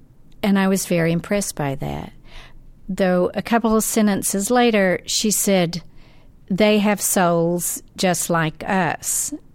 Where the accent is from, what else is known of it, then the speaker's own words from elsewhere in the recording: Arkansas, United States; I didn't grow up in this town. I grew up in the Arkansas Ozarks, which was all white to begin with, except for a small pocket of African Americans in Fayetteville, where the university was.